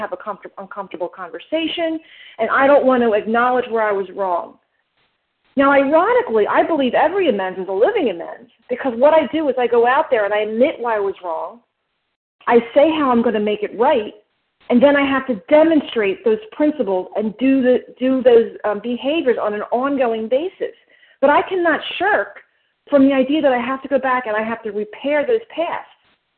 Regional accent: New Jersey, United States; because I was from Jersey and they were from Philly.

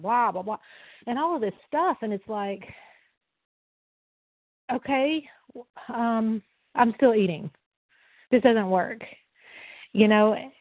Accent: Tennessee, United States; And I'm from Tennessee.

